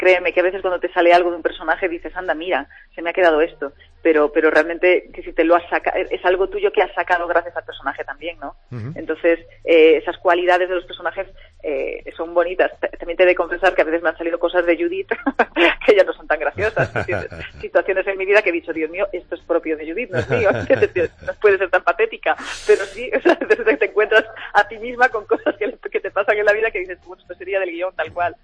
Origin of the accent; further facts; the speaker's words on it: Galicia, Spain; yo vivía en Galicia cuando era pequeña, él en Madrid